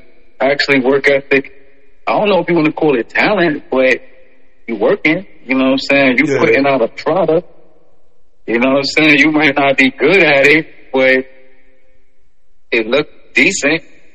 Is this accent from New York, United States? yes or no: yes; Brooklyn, New York, United States; Like, you're going to know I'm from Brooklyn